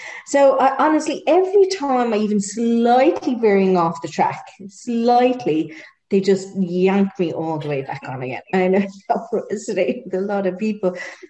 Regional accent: Ireland; Sorry, I'm Irish, trying to not curse you.

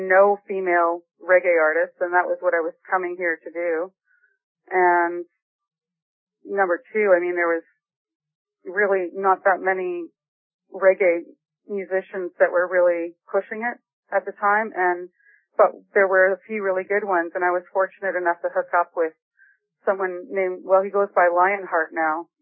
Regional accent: Kamloops, British Columbia, Canada; also born or lived in Calgary; I was adopted at birth. I was born in Calgary, Alberta. That's in Canada for those of you who aren't in Canada. And from there, my family moved to Kamloops, BC, and that's where I really found home. That's in the interior of British Columbia

